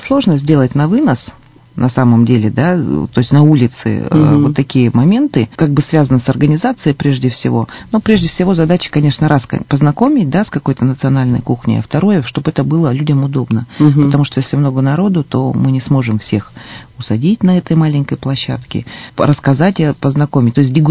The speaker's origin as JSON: {"language": "Russian", "region": "Siberia", "country": "Russia", "said": "Но мы же хлебосольные сибиряки."}